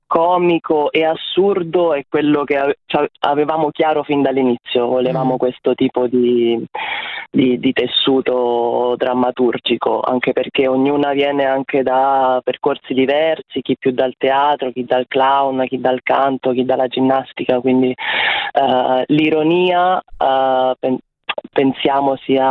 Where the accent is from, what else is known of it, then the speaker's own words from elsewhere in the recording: Colonna, Lazio, Italy; al mio paesino vicino Roma, ai Castelli Romani, che sono super orgogliosa.